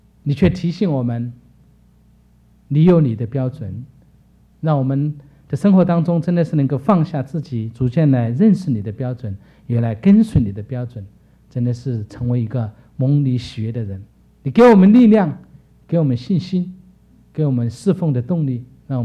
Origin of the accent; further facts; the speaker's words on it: Sichuan, China; 但我知道因为我是四川人嘛，四川人还可以对鲤鱼有比较喜欢，因为我们那里主要的鱼还是鲤鱼为主。